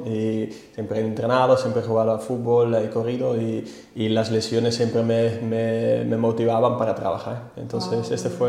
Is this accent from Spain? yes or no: no; Netherlands; Spanish is a second language; Yo soy de Holanda